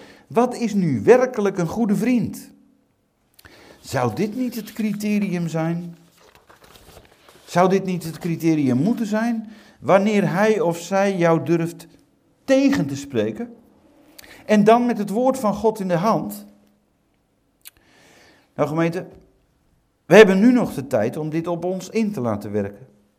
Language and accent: Dutch; Utrecht, Netherlands; En waar ik vandaan kom uit de omgeving van Leerdam